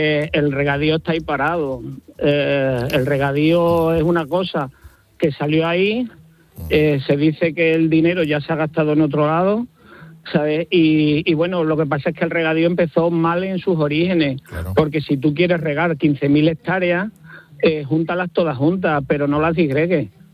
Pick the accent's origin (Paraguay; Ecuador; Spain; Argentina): Spain; Extremadura; yo soy agricultor de Tierra de Barros, de aquí de la provincia de Badajoz, en Extremadura, y yo tengo viña y olivar.